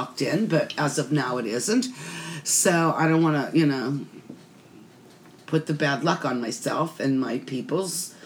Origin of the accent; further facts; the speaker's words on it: Pennsylvania, United States; It was farming. I mean, I'm from Pennsylvania.